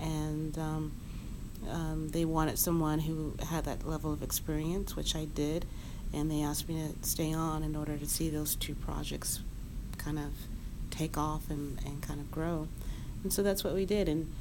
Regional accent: Oakland, California, United States; also born or lived in El Cerrito; now in Vallejo, United States; I am from Oakland, California, and lived in Oakland, California, and when I was a kid, moved to El Cerrito, and I now live in Vallejo, California. So I am a Bay Area native.

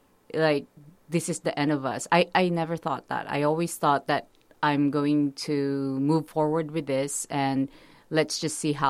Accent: Philippines; Growing up in the Philippines, I'm only used to Filipino food.

